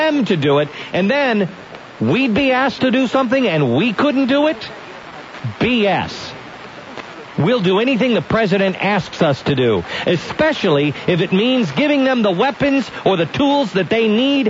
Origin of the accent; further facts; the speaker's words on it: Seattle, Washington, United States; I'm from the West Coast. I grew up in the Seattle area.